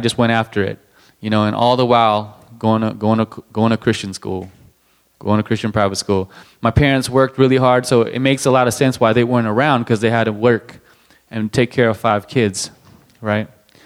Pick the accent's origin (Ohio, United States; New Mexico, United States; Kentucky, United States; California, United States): New Mexico, United States; Albuquerque; Growing up in Albuquerque, it was I didn't get a lot of what I needed from my parents.